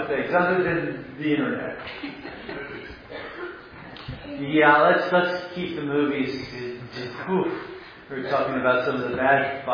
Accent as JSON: {"language": "English", "region": "Maryland", "country": "United States", "tie": "born or raised there", "said": "That I grew up outside of Baltimore."}